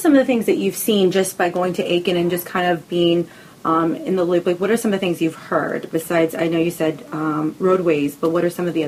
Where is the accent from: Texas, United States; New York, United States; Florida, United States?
Texas, United States; because I'm from Texas, and we kind of see this every so many years